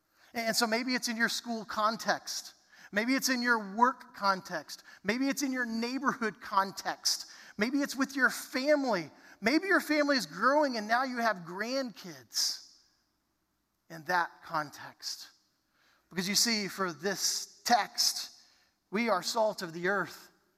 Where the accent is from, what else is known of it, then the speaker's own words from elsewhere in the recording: Dallas, Texas, United States; I grew up in the Dallas area.